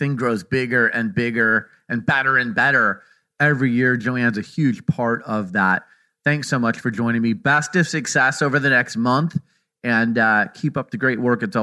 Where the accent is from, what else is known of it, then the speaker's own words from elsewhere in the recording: Phoenix, Arizona, United States; my hometown of Phoenix, Arizona